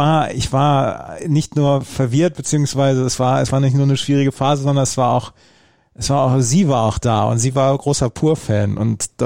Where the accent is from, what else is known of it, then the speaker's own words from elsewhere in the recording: Hanover, Lower Saxony, Germany; Da kommst du als Hannoveraner wirklich nicht drumherum.